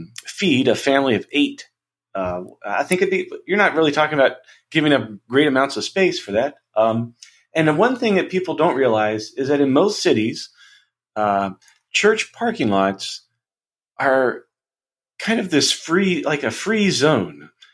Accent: West Virginia, United States; You know, when I was back home, I'm from West Virginia, and just for the heck of it, my mom lives in a small town

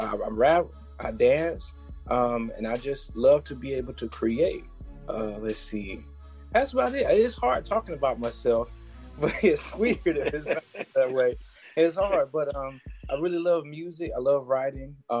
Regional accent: Columbus, Georgia, United States; I am originally from Columbus, Georgia, born and raised. I'm a Southern boy. I was born in Fort Benning and raised in Columbus, Georgia.

